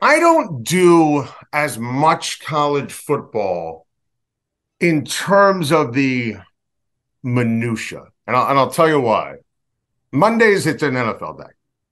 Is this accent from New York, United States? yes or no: yes; New York, United States; I'm a New Yorker. I'm a diehard Yankee fan. I went to Syracuse.